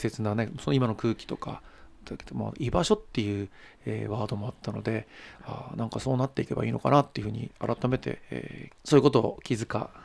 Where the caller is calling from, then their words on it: Hokkaido, Japan; 北海道からいつも聞いています